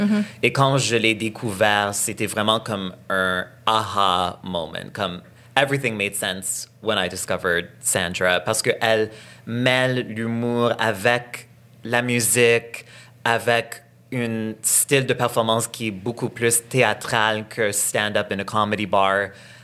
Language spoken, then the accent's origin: French; Montreal, Quebec, Canada; French is a second language; même si j'ai grandi au Québec. J'ai grandi vraiment à l'ouest de l'île, qui était super anglophone.